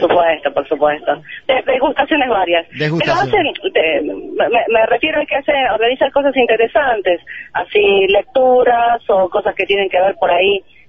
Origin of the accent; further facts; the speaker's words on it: Argentina; es una antología que se va a sacar en España, pero somos unos cuantos argentinos los que participamos